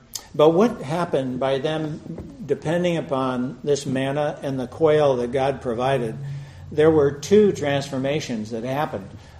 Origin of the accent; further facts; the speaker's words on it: New York, United States; So it was shortly after that I was going back to my hometown in northern New York.